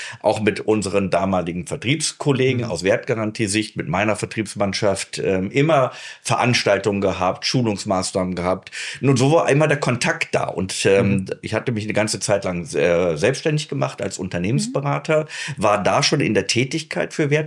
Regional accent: North Rhine-Westphalia, Germany; also born or lived in Lower Saxony; now in Hannover, Germany; 56 Jahre bin ich alt, wohne hier in Hannover in Kirchrode, bin gebürtiger Niedersachse, wie man wahrscheinlich an der Aussprache auch hört, aufgewachsen allerdings im Rheinland, im Kölner Umfeld, wo meine Familie auch herkommt

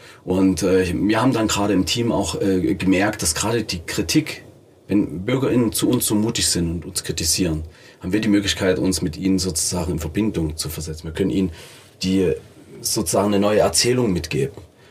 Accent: Leipzig, Saxony, Germany; Naja, privilegiert ist einfach, ich komme ja aus Leipzig. Ich kenne diese Stadt im Wandel.

